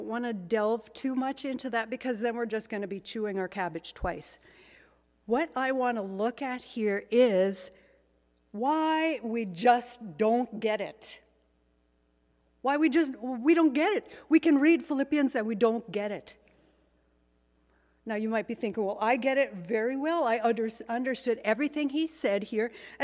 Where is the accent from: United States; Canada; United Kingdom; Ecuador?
Canada; I am a citizen of Canada, I'm a Canadian.